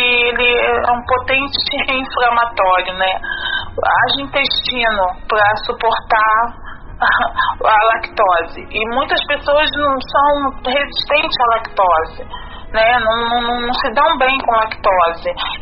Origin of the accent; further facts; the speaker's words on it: Rio de Janeiro, Brazil; Eu sou do Rio de Janeiro.